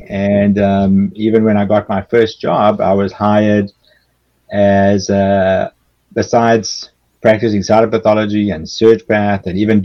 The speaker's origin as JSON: {"language": "English", "country": "South Africa", "tie": "born or raised there", "moved": "as an adult", "lives_now": "Boston, United States", "said": "I grew up in South Africa many years ago and started medicine there"}